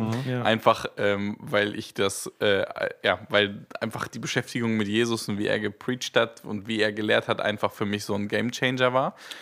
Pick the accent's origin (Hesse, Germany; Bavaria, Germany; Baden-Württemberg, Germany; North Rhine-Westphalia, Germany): North Rhine-Westphalia, Germany; Oerlinghausen; in Oerlinghausen war die bekannt, wo ich ursprünglich herkomme, meine Heimatgemeinde.